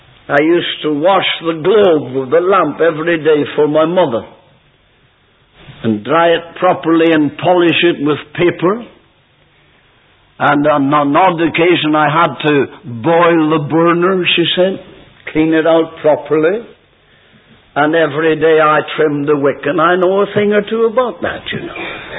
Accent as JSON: {"language": "English", "town": "Newtownards", "region": "Northern Ireland", "country": "United Kingdom", "tie": "born there", "also_born_or_lived": "Lurgan", "said": "Oh, I know I was born in Newton Ards, and I was born again there too. But this is my home."}